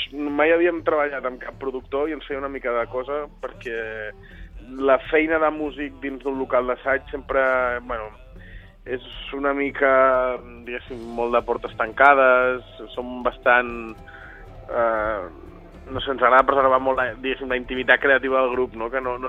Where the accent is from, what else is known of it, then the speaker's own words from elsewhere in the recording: Vilanova, Catalonia, Spain; nosaltres som de Vilanova, i dissabte també toquem a casa